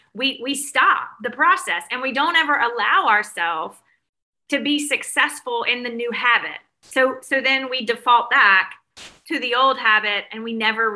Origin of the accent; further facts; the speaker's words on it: Mississippi, United States; now in Alabama, United States; And because I live in Alabama now, I grew up in Mississippi, and down here in the South